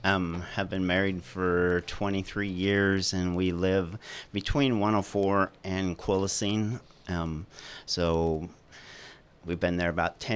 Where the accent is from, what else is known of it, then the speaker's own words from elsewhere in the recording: Coos Bay, Oregon, United States; I grew up on the Oregon coast down by Coos Bay, Oregon, which is very similar situation as here, kind of on the coast